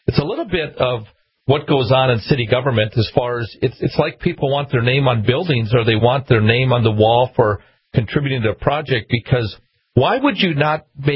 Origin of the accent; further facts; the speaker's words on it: Washburn, United States; I grew up in Washburn, and I served on the council as a young guy there.